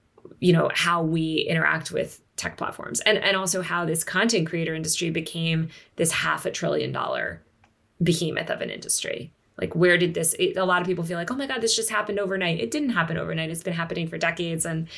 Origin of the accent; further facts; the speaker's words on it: New York City, New York, United States; I don't live in New York anymore, but as a New Yorker, I feel like a lot of like hometown loyalty to stuff like that.